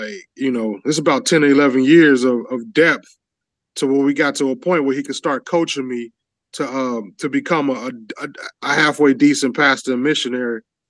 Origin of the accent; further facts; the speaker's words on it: Gary, Indiana, United States; probably because we both from the Chicagoland area, I'm from Gary, you from Chicago.